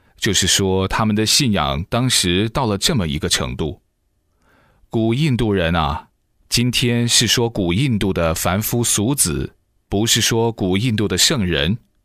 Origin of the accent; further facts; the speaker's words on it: Sichuan, China; 后几年住在我的家乡，在雾中山建立的庙宇。